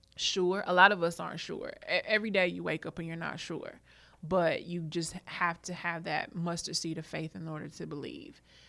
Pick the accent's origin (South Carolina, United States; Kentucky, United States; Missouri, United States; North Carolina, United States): South Carolina, United States; Pageland; I'm from a very small town in South Carolina. I'm from Pageland.